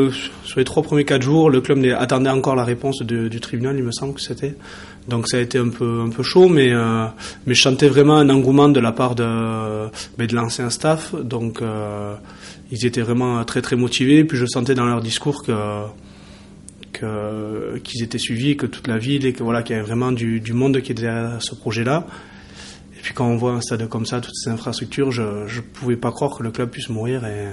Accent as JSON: {"language": "French", "town": "Bayonne", "region": "Nouvelle-Aquitaine", "country": "France", "said": "je suis originaire du Pays Basque, et de Bayonne plus précisément, et j'ai 26 ans."}